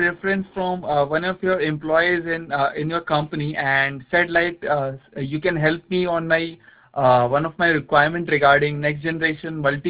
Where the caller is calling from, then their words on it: India; I'm calling from India.